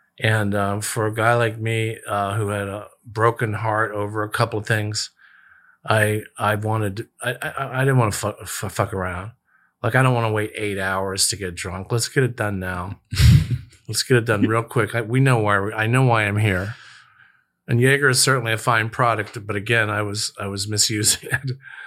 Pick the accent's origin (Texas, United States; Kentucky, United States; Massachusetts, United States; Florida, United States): Florida, United States; Melbourne; Melbourne, Florida.